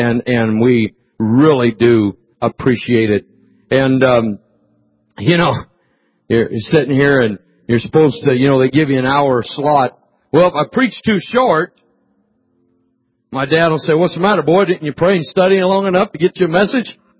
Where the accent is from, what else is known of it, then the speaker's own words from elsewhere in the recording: Fresno, California, United States; I am from Fresno. That's my roots. That's my home church.